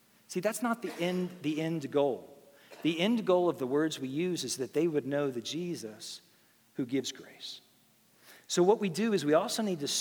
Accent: California, United States; now in New York, United States; I grew up in California. And so a lot of times when people learn about that, they say, well, how'd you end up in New York?

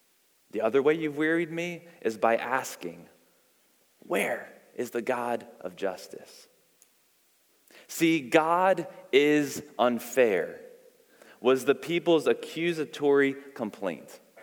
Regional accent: Queens, New York, United States; also born or lived in Long Island; Growing up in Long Island and Queens, I had a friend two houses up, Pasquale, and we would play basketball all the time.

